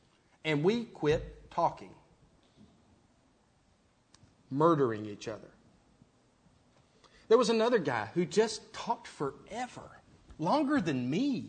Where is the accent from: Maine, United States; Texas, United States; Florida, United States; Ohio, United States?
Texas, United States; I'm from Texas, we don't do this.